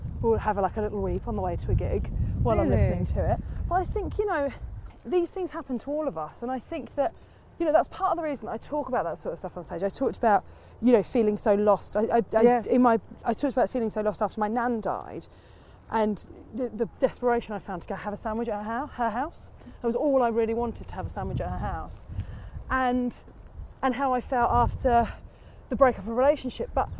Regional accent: Portsmouth, South East England, United Kingdom; I'm from Portsmouth. Like that's still, I'm still from Pompey.

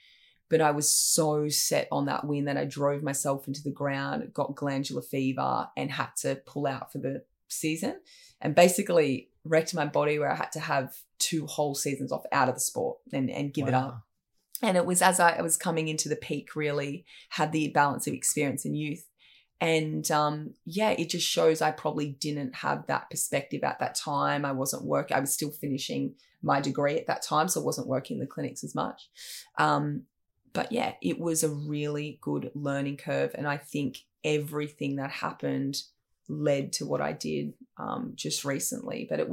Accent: Coffs Harbour, New South Wales, Australia; So I think the resilience we had to build growing up in Coffs with, you know, we trained in 15 degree water in the pool in winter because they couldn't afford to heat the pool.

